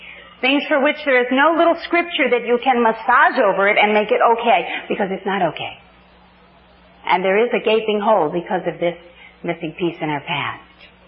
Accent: Los Angeles, California, United States; I am from Los Angeles, so I'm sorry about that.

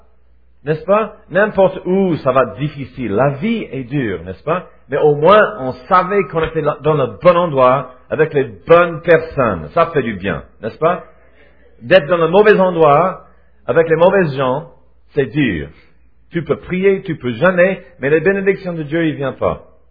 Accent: Switzerland; accent: Swiss; now in Paris, France; Ils disent que moi j'ai un accent, parce que je viens de la Suisse en fait. Et quand nous sommes arrivés ici, vous nous avez accueillis chaleureusement avec nos accents suisses.

